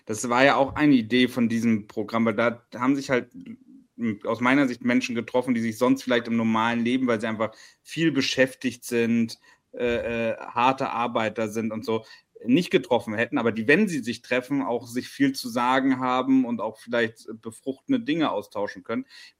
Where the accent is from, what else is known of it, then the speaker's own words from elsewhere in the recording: Hamburg, Germany; Ich bin selber Hamburger.